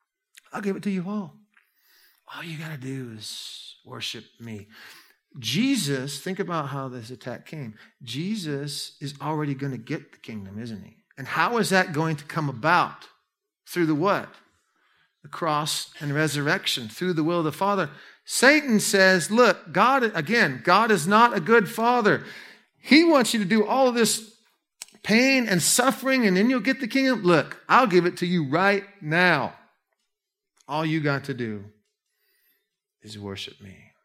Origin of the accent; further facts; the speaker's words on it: Fox, Alaska, United States; I'm from Fox, Alaska. We don't have big cities in Alaska. When I came down to the States, we call the States the lower 48.